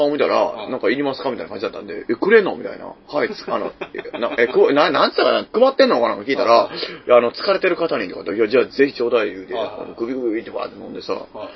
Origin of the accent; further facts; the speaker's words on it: Kyoto, Japan; 京都から来たんですけども